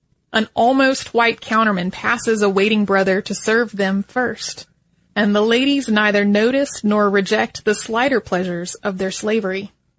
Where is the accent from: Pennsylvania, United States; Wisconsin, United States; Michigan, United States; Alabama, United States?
Pennsylvania, United States; Philadelphia; also born or lived in Poland; I was born in Poland, but I was only 6 months old when my parents and I immigrated to the United States, settling in the Philadelphia area.